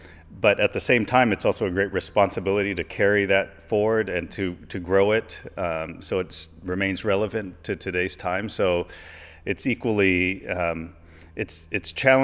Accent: Nashville, Tennessee, United States; Well, I grew up in Nashville, Tennessee.

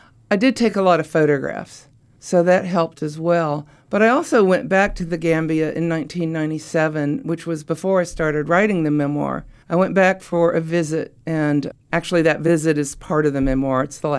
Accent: Oak Ridge, Tennessee, United States; born or raised there

